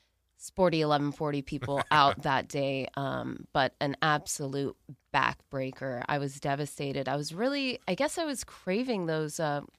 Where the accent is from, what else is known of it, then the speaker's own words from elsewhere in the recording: Portland, Oregon, United States; I can't believe you were in Oregon. That's my hometown. That's my native land.